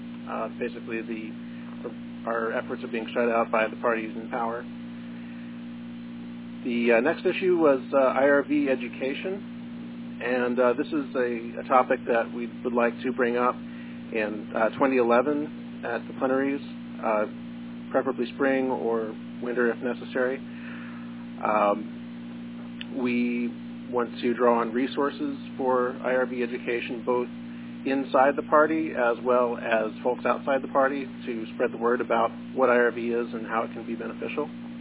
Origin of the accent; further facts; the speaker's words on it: California, United States; from Santa Clara County.